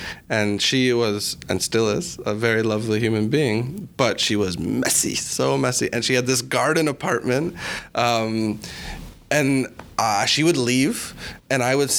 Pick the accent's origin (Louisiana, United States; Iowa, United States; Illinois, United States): Illinois, United States; Chicago; So my background, I'm from Chicago.